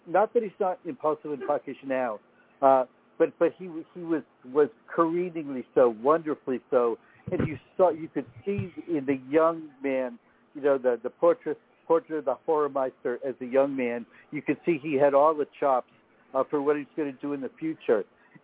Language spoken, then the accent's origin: English; Maine, United States; Well, I'm from Maine, so I'm sort of programmed into saying Stephen King.